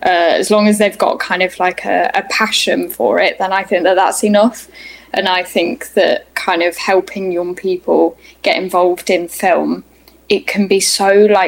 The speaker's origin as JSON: {"language": "English", "region": "Scotland", "country": "United Kingdom", "tie": "born there", "said": "I was born in Scotland"}